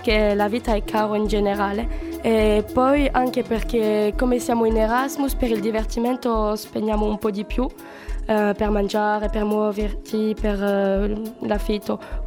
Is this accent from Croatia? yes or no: no; France; Italian is a second language; now in Cagliari, Italy; Vengo dalla Francia.